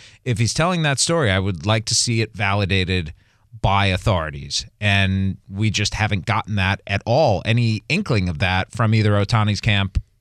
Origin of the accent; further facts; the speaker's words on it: Cleveland, Ohio, United States; I'm from Cleveland, so that movie spoke to me more than any movie in my childhood.